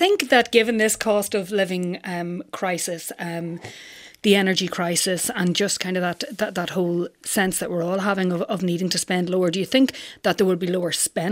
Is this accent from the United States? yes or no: no; Newry, Northern Ireland, United Kingdom; because I'm from Newry.